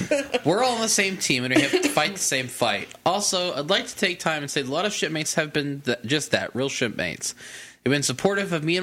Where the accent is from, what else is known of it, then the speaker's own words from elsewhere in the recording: Texas, United States; I can't word good. I'm from Texas. Yeehaw!